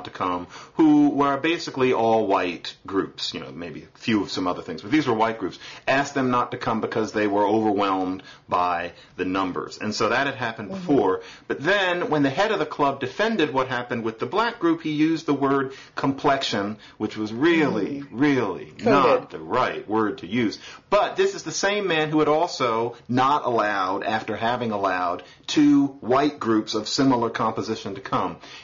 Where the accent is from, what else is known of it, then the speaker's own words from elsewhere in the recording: Philadelphia, Pennsylvania, United States; I'm from Philadelphia, and I happened to be there last weekend, happened to meet some people who knew some local things.